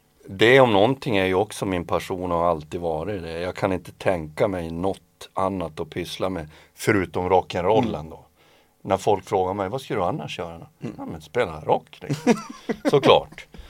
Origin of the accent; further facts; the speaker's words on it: Sweden; jag kände att det var skönt att vara hemma i Sverige en månad.